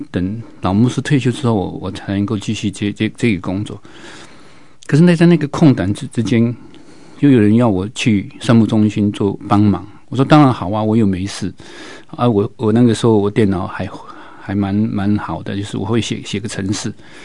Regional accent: Hualien, Hualien County, Taiwan; 其实我回到花莲，第一花莲是我故乡，我离开花莲很久了啊，妈妈在花莲

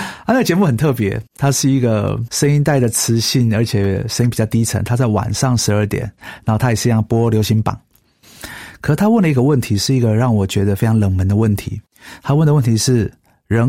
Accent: Taiwan; 我从小我的生活环境是在一个比较传统信仰长大的家庭，所以呢跟着台湾的一些习俗啊、节庆啊、初一十五啊都算是很正常的。

